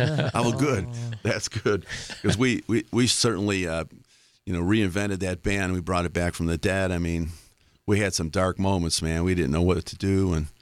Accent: Chicago, Illinois, United States; And the band … from my hometown.

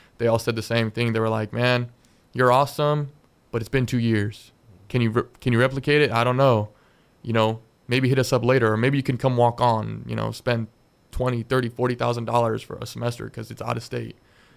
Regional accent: Philippines; In terms of another favorite athlete, as a Filipino, I gotta say Manny Pacquiao.

